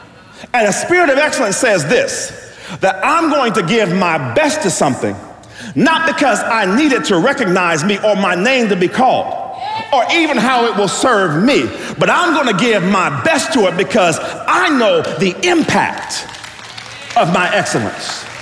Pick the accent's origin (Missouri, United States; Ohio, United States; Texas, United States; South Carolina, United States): Ohio, United States; Youngstown; Many of you all know that I grew up in Youngstown, Ohio. And I grew up on the south side of Youngstown, Ohio